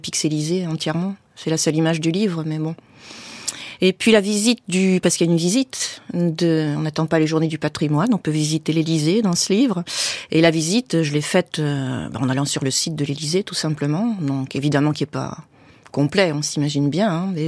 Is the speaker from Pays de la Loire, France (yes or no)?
no; Paris, Île-de-France, France; born there; Paris, je suis née à Paris. J'y ai pas vraiment vécu, mais je l'ai parcouru dans tous les sens depuis que je suis née.